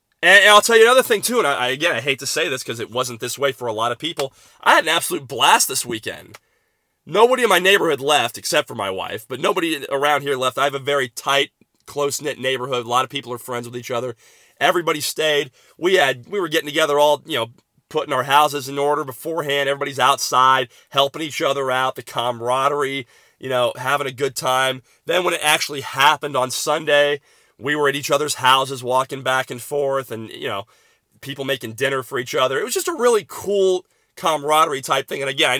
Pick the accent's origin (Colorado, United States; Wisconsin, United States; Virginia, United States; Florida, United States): Florida, United States; Tampa; I'm from Tampa. My entire family is here.